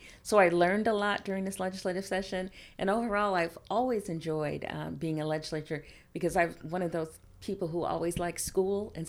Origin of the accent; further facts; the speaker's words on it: Seattle, Washington, United States; if you would have looked at my life when I was a small child, I grew up in Rainier Vista Housing Project in Seattle.